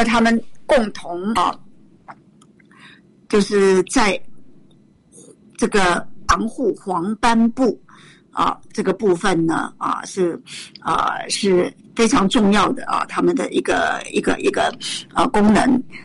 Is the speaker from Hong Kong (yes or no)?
no; Taiwan; 我们在台湾，我们台湾人呢、啊，很糟糕的、啊，从小很多人就四眼田鸡